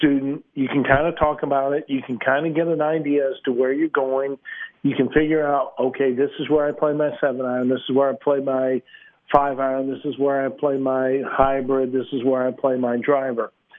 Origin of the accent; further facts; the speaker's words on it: Midwest, United States; I grew up in the Midwest, and, you know, I certainly did not play golf for probably a three-month stretch.